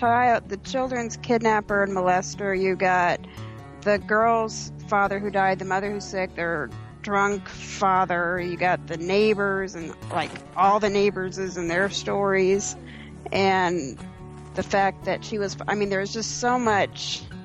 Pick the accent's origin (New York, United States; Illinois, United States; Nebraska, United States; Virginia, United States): Nebraska, United States; I'm a member from Nebraska.